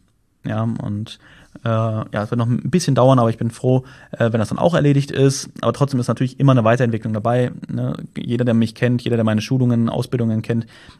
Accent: Germany; Heimat natürlich Deutschland, beziehungsweise nicht mal meine Heimat, also ich sage mal da, wo ich herkomme, Deutschland

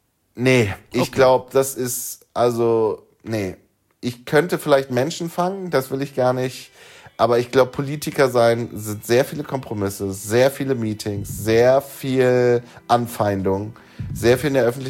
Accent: East Germany, Germany; born there; ich komme aus diesem Stadtteil, der blau ist, und ich bin gebürtiger Ossi.

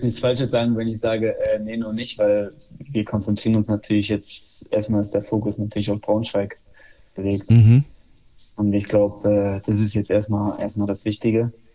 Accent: Poland; Essen auf jeden Fall. Also vor allen Dingen dann bei uns in Polen. Also da gibt es so viel zu essen, da kannst du nicht anders.

